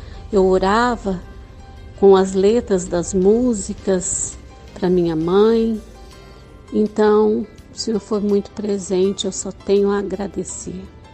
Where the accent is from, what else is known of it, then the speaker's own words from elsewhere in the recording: Marilândia do Sul, Paraná, Brazil; now in Lorena, Brazil; Sou natural de Marilândia do Sul, no Paraná, e moro em Lorena já há uns 45 anos.